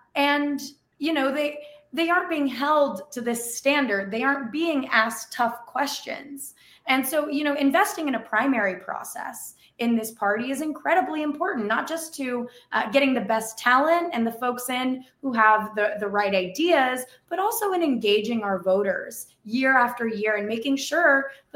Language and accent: English; Tucson, Arizona, United States; Arizona's 7th congressional district, where I'm running, includes parts of my hometown, Tucson, parts of Phoenix, and hundreds of miles of the US-Mexico border.